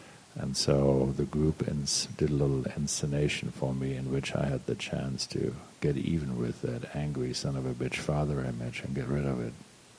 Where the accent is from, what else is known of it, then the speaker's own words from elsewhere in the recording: Germany; She didn't know I was German. I was born in Germany.